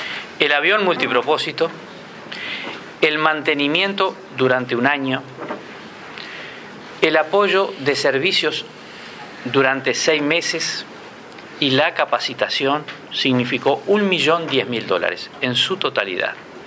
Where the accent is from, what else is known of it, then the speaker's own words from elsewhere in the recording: Uruguay; mi pueblo, el pueblo uruguayo, de mi pueblo, el pueblo uruguayo